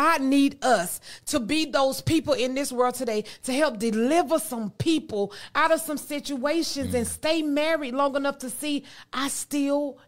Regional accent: the South, United States; I'm from the South.

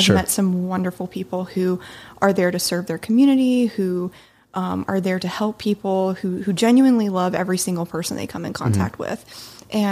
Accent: Japan; now in Las Vegas, United States; I'm originally from Japan, and then recently moved to Vegas, and then there's been a billion moves in between there. But I grew up super strict, fundamentalist, Baptist. I still identify as Christian

